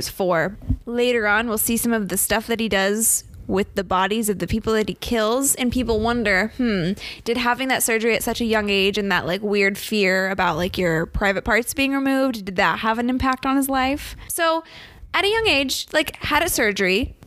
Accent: Ohio, United States; I'm from Ohio, but I don't know you.

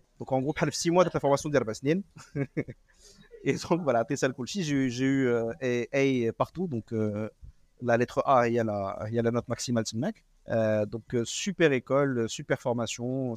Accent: Casablanca, Casablanca-Settat, Morocco; moved away as an adult; Mais j'ai grandi à Casablanca, j'ai fait des études jusqu'au bac au Film Raleb, la mission française. Et ensuite, je suis parti en France pour faire mes études.

